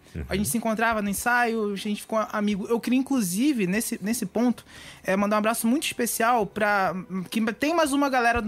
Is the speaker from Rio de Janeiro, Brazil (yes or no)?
yes; Rio de Janeiro, Brazil; Mas assim, sou do Rio de Janeiro, zona oeste.